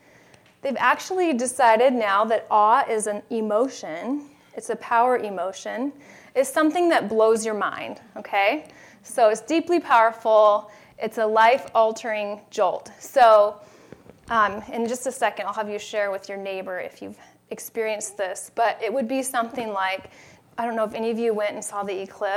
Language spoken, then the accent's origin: English; Pacific Northwest, United States; I know I grew up in the Pacific Northwest, so I love that.